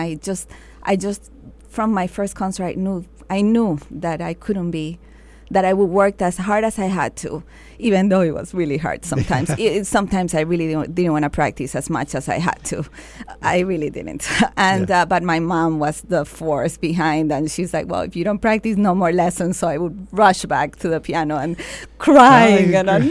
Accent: Caracas, Capital District, Venezuela; There was, but growing up in Caracas, it was also is where I felt I belonged.

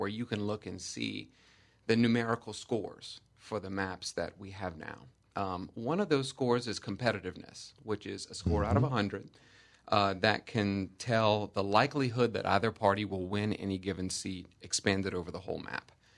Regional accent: Pierre Part, Louisiana, United States; I'm actually from Pierre Part, Louisiana. I went to high school in Napoleonville.

